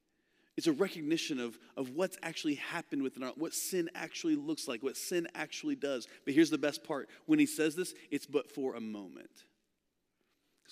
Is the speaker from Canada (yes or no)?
no; Indiana, United States; I grew up in Indiana, and in Indiana, there's something that happens in the winter. It's called snow